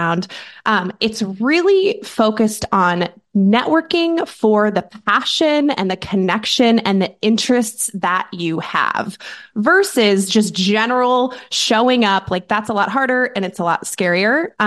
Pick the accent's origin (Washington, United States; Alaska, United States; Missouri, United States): Washington, United States; Seattle; I've only made one other move in my life outside of my hometown of Seattle.